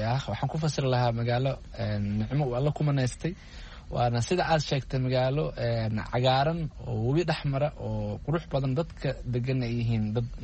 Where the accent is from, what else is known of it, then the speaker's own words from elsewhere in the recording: Jowhar, Middle Shabelle, Somalia; waa magaaladii aan ku dhashay ee aan ku barbaaray